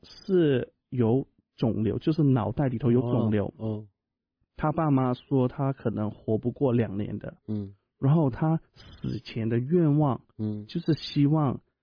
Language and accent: Chinese; Taishan, Guangdong, China; Chinese is a second language; now in United States; 我是一个土生土长的台山人啊，我是在广东台山那里出生的，所以我会台山话还有广东话，然后我刚好是运气好，所以才学会了国语。